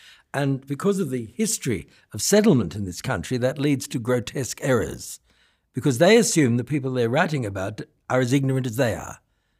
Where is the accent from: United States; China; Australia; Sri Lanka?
Australia; I'm an Australian intellectual historian.